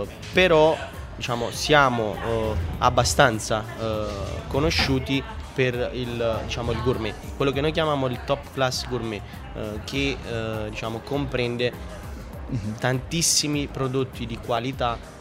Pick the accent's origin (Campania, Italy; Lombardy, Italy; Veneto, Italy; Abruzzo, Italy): Campania, Italy; E da campano, ovviamente